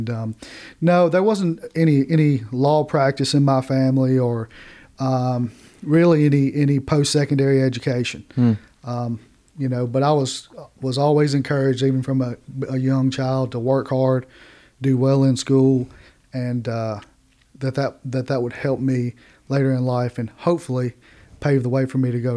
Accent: White Bluff, Tennessee, United States; I was raised in White Bluff on Main Street. and I live there now in the same house that my grandfather built back in the 1950s, where my mother was raised, where I was raised

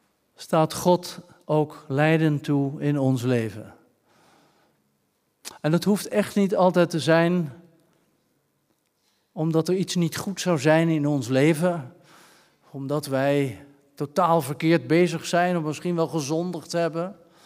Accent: Rotterdam, South Holland, Netherlands; bij ons in Rotterdam-Zuid, op Rotterdam-Zuid, moeten we eigenlijk zeggen. Dat is een beetje Rotterdammer.

